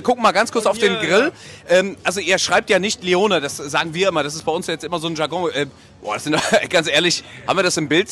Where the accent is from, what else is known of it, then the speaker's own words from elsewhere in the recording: Rhineland, Germany; Wir sind ja Rheinländer